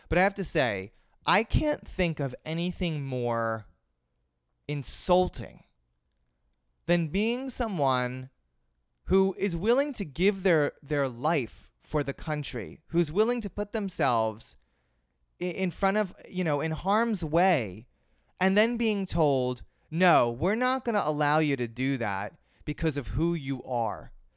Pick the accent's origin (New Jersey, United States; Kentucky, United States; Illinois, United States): New Jersey, United States; Margate; in my hometown in Margate, New Jersey, which is a small seaside town just outside of Atlantic City